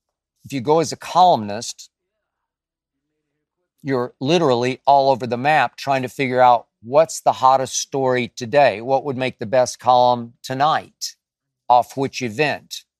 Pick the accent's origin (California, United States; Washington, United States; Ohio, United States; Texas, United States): Texas, United States; Dallas; And when I said, I'm from Dallas, Texas, he immediately said, Cowboys.